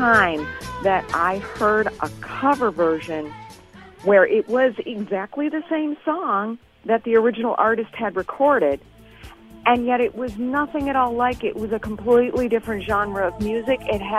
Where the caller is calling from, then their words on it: Evanston, Illinois, United States; I'm calling from Evanston.